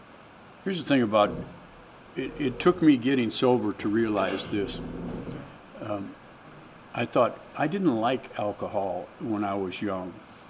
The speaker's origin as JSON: {"language": "English", "town": "Van Nuys", "region": "California", "country": "United States", "tie": "born or raised there", "also_born_or_lived": "Santa Monica", "said": "I grew up down in this area. I was born in Santa Monica. And when I was seven, we moved to Van Nuys."}